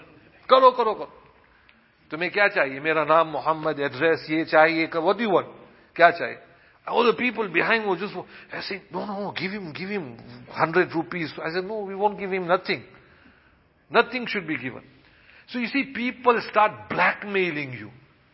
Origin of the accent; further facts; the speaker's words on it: England, United Kingdom; And what is there to sniff me that I'm from England?